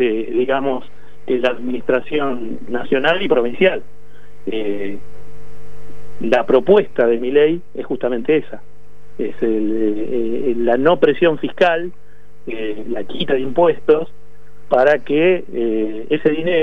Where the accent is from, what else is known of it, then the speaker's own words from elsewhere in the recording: San Francisco Solano, Buenos Aires Province, Argentina; Yo soy de San Francisco Solano, que es el patio de atrás de Quilmes.